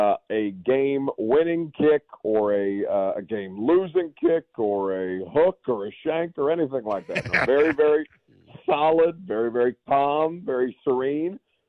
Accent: Indiana, United States; but I'm sure that I have some meth to spare, given that I'm actually from Indiana.

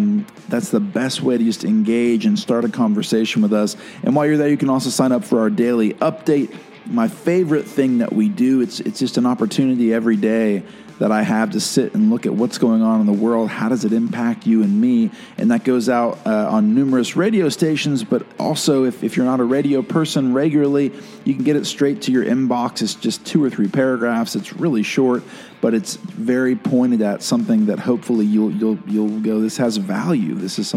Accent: Atlanta, Georgia, United States; I've been a Braves fan from back before they were good, right? Because I grew up in Atlanta, so I was a Braves fan in the 80s.

